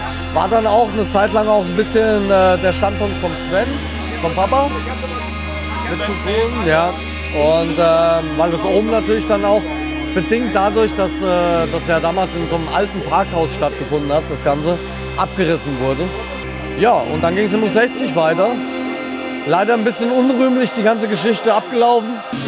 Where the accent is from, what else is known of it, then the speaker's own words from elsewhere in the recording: Frankfurt, Hesse, Germany; Ich bin ein richtiger Frankfurter Bub, ja. Hört man nicht mehr so unbedingt, irgendwie